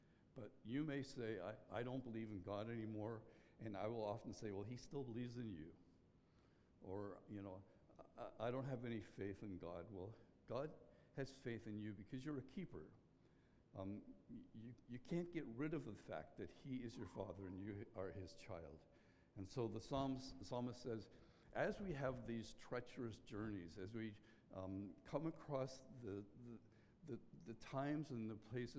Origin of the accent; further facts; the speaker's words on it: Northern Ireland, United Kingdom; I grew up in Northern Ireland, that's the better part.